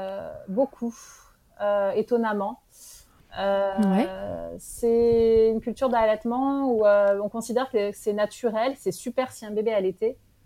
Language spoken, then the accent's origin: French; France; moved away as an adult; now in Morocco; J'étais en France, ouais, j'ai grandi en France.